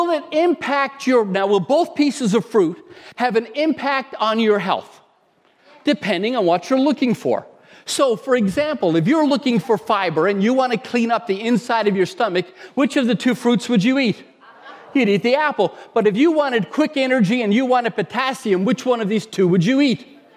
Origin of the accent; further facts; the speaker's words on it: Canada; I am a Canadian living in the 21st century. I speak modern English, and I have the right to read the Bible in my modern tongue.